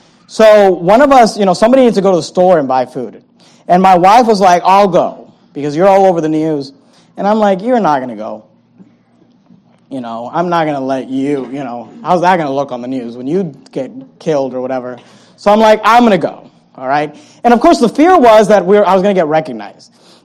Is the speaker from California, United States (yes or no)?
yes; California, United States; And the funny thing is that we grew up in California this whole time.